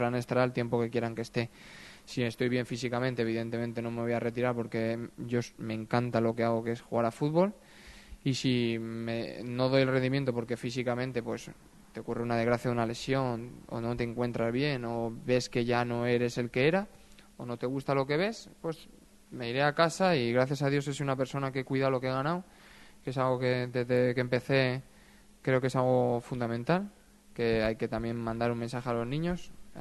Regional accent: Madrid, Community of Madrid, Spain; Yo soy de Madrid, pero bueno, mis padres están jubilados, vienen y van, y a mí no me une nada.

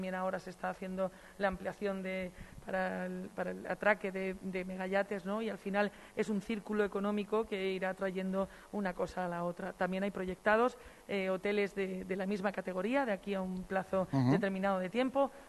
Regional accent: Málaga, Andalusia, Spain; soy malagueña y seguidora del Málaga.

